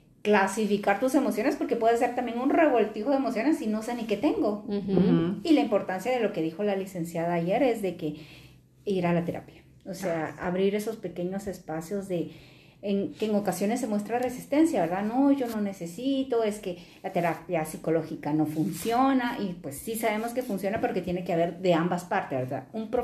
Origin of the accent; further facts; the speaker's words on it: Guatemala; Si ustedes conocen páginas de Guatemala, porque somos de Guatemala, ¿verdad?